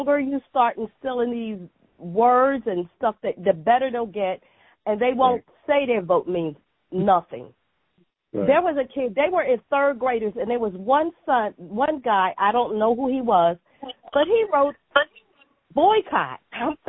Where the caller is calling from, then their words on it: Pennsylvania, United States; I'm from Delaware County. Originally, I was from the 51st Ward also.